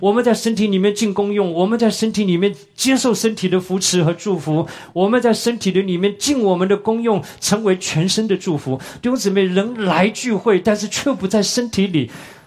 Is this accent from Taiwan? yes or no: yes; Taiwan; 我小的时候在台湾